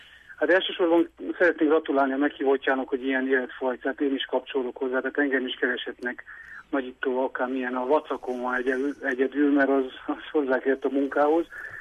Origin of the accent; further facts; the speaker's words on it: Hódmezővásárhely, Csongrád-Csanád, Hungary; a panel lakásban, mert felnőttem vásárhelyen, 90-es évek kezdetén